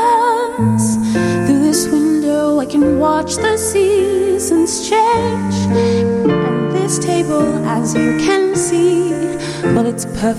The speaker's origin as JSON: {"language": "English", "region": "Maryland", "country": "United States", "lives_now": "Chicago, United States", "said": "Yes, I'm from Maryland. I just moved here over a year ago, last January, and I've been working here ever since, and now I'm part of the Chicago community."}